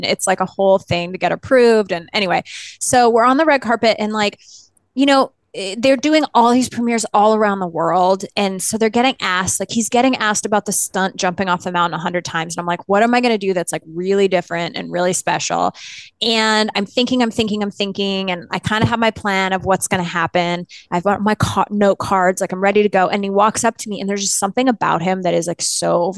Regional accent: Canada; I grew up in Canada.

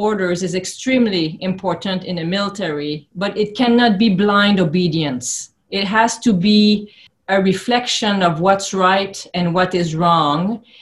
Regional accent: Asbestos, Quebec, Canada; I grew up in a small mining town in the Eastern Townships in Quebec. It's a town called Asbestos. And this is where I spent all of my childhood.

